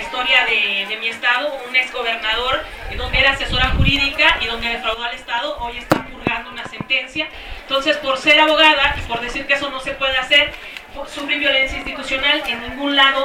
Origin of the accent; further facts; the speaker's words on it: Quintana Roo, Mexico; provengo del estado de Quintana Roo.